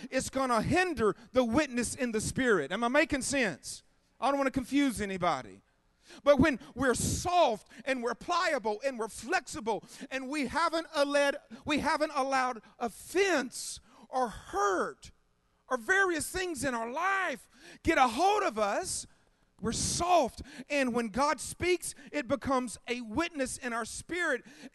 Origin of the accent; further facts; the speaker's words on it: Mississippi, United States; Ma'am, I'm from Mississippi, and we believe if you look at pink eye, you're going to get pink eye.